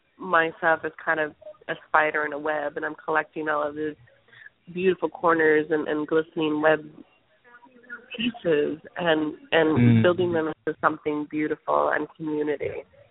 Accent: the South, United States; And I grew up in the South, and when you moved into a neighborhood

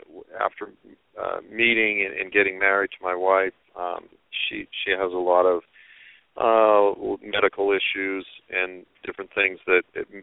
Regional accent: Massachusetts, United States; And I grew up on the South Shore, Massachusetts, South Boston area.

